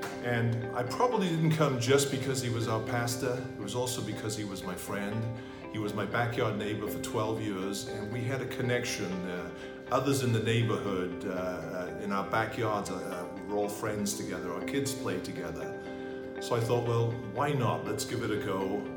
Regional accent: Wales, United Kingdom; moved away as an adult; I'm a Welshman from Great Britain, and I've been here for 40 years. My father was African and an atheist. My mother, Dutch and a lapsed Catholic.

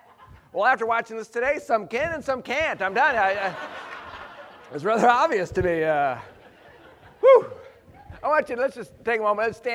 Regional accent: Midwest, United States; My mom and dad, we grew up in the Midwest here, just enjoyed.

